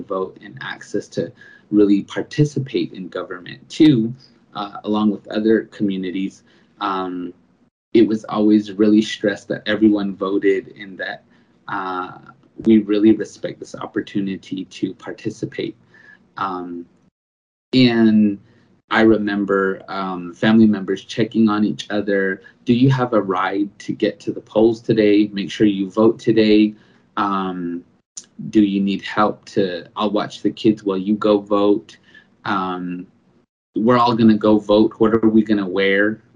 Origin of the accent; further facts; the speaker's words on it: Tuba City, Arizona, United States; growing up in Tuba City, which is about an hour north of Flagstaff near the Grand Canyon on the Navajo Nation.